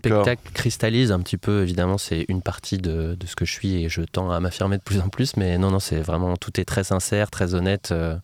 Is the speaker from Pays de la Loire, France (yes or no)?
yes; Nantes, Pays de la Loire, France; Et c'est là que je suis né, j'ai grandi à Nantes, donc je suis très heureux de retourner jouer là-bas